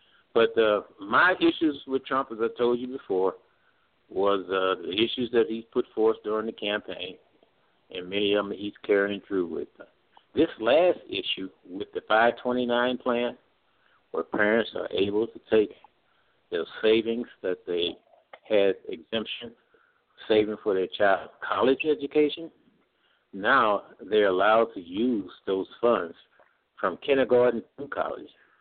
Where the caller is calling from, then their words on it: Midwest, United States; I'm calling from the Midwest.